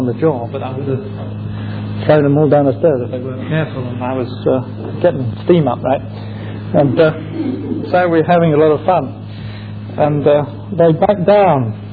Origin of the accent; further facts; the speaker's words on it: England, United Kingdom; as long as I'm an Englishman, I'll never allow Marxists to run the Home Office